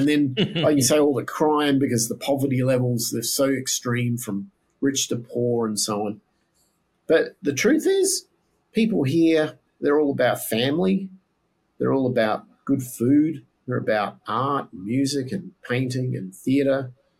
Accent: Australia; the things I grew up with in Australia.

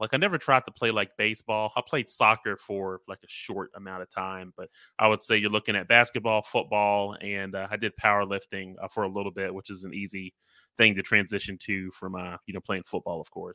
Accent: Alabama, United States; That was the team that was closest to us growing up in Alabama.

